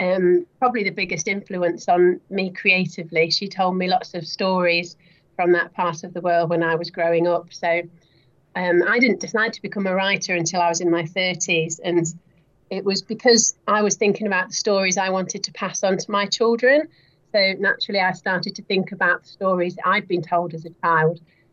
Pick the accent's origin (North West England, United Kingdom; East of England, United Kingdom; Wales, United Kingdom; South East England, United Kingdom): Wales, United Kingdom; I'm personally Welsh myself. I was born there.